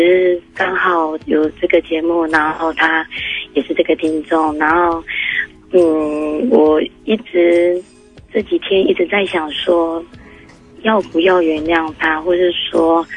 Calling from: Changhua County, Taiwan; 那像我们彰化这边，可能只是一个小毒窟

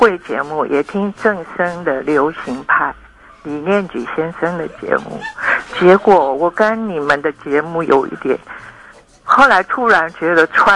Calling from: Taipei, Taiwan

